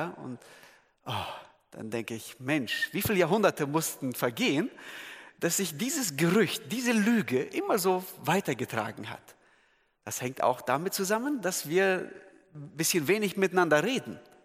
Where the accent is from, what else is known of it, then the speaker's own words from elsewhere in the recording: Turkey; German is a second language; ich bin Türke, also bin ich Moslem.